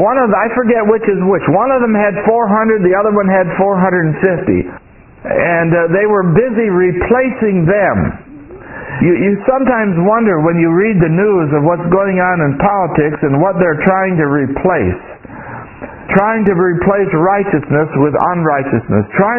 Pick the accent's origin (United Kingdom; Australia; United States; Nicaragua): United Kingdom; England; Anyway, if you'll tolerate my being English, I will say it in my English understanding.